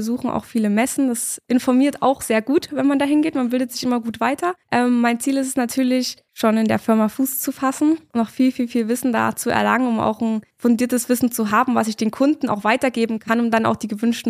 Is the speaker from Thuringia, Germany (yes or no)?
yes; Gera, Thuringia, Germany; ich bin schon in Gera geboren, also ich bin schon immer hier, bin hier im Kindergarten zur Grundschule gegangen und war dann auch hier am Liebe-Gymnasium. Also schon immer in Gera und auch sehr glücklich hier